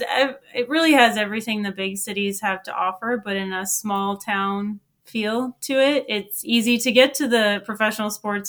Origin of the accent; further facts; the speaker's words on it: St. Louis, Missouri, United States; I am. I grew up in St. Louis. My parents actually are transplants. So my dad's from Michigan. My mom is from New Jersey. They came to St. Louis for residency and had children.